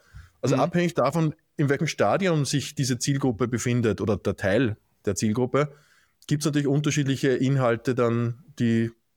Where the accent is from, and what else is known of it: Austria